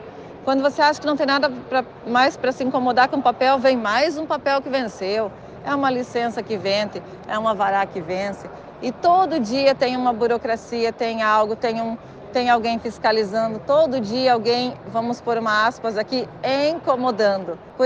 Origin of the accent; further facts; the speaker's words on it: Porto União, Santa Catarina, Brazil; born there; eu nasci em Porto União, né, ali no São Brás, e eu estudei no Colégio São José.